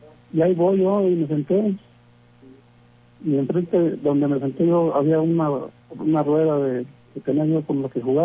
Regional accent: Pabellón de Arteaga, Aguascalientes, Mexico; Y cuando estaba más joven, yo soy de ahí, de Pabellón de Arteaga.

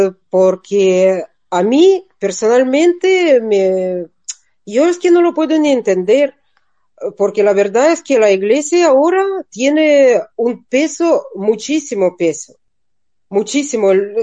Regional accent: Russia; Spanish is a second language; pero yo puedo decir, como persona rusa, que nunca en la vida me creeré que Yuri Gagarin fuera creyente.

